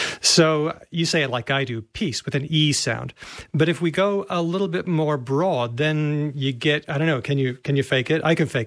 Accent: United States; now in Australia; I'm originally from the States and I've been living here for about 20 years, but I'm afraid that my brain is just not plastic enough to be able to do the Australian accent.

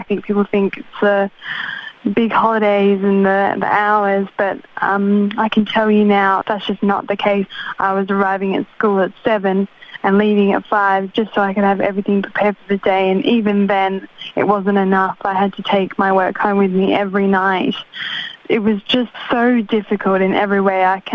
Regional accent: New South Wales, Australia; I'm from New South Wales

